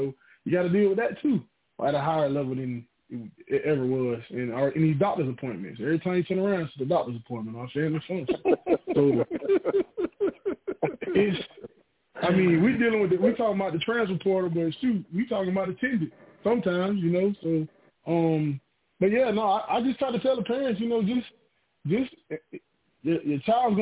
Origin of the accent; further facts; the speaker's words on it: Florida, United States; I'm from Hill, from the 813.